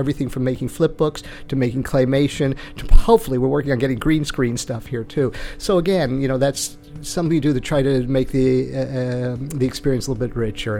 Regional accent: Newark, New Jersey, United States; also born or lived in Elizabeth; No, I grew up in Newark in Elizabeth, New Jersey.

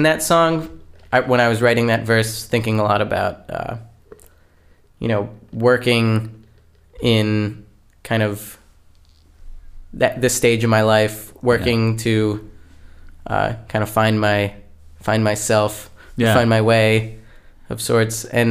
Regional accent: Lancaster, United States; I am from Lancaster, yeah.

